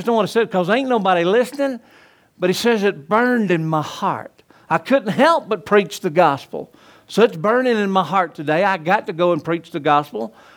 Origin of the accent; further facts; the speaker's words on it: the South, United States; So as you notice, I'm not from North Yankee Land. I'm from the South, and it's hard to talk without your 2 front teeth.